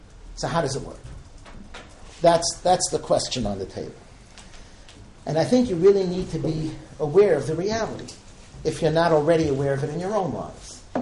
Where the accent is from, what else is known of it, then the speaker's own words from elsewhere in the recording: New York City, New York, United States; I'm a guy who grew up in the 50s and in the 60s. I grew up in the Bronx. I went to secular universities.